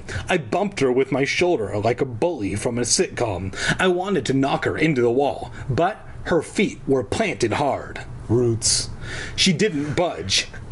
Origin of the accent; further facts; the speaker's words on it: California, United States; See, we grew up in Southern California, so we don't know.